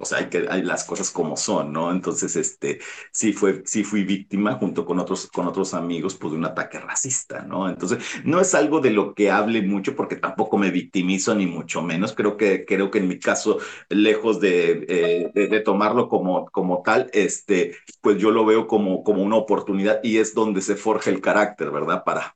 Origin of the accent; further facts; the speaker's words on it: Ciudad Victoria, Tamaulipas, Mexico; moved away as an adult; also born or lived in Tampico; now in Spain; yo me desplacé de mi ciudad de origen, de Ciudad Victoria a Tampico, para estudiar la universidad